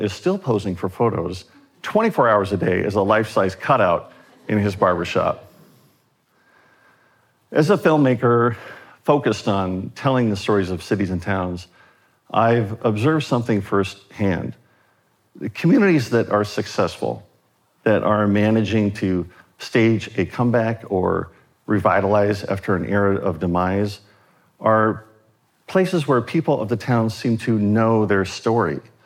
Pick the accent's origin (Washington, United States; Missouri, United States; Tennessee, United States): Washington, United States; Olympia; Tenino, Washington is a small town about 15 miles from my hometown of Olympia, Washington.